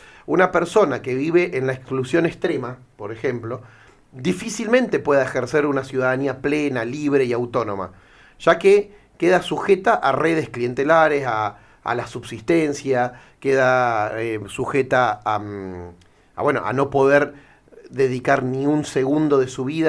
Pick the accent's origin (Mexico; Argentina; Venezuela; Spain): Argentina; Somos todos argentinos y argentinas